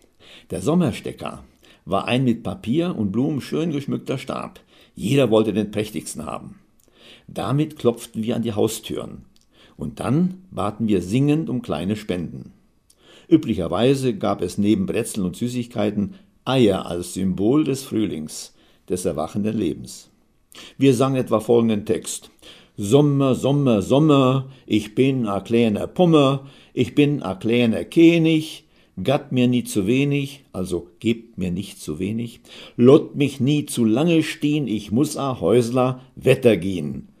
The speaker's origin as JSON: {"language": "German", "town": "Rosenthal", "region": "Lower Silesian Voivodeship", "country": "Poland", "tie": "born or raised there", "said": "Ich bin in Schlesien, in der Grafschaft Glatz, aufgewachsen"}